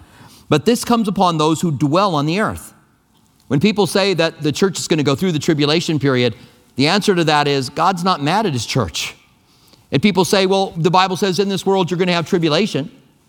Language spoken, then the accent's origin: English; United States; First of all, that I'm an American.